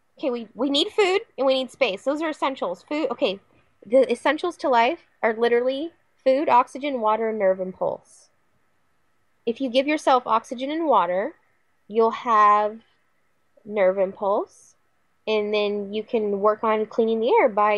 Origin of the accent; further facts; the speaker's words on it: Lemon Grove, California, United States; my hometown has started its own little permaculture group. People all over Lemon Grove, a little town within San Diego, are growing food.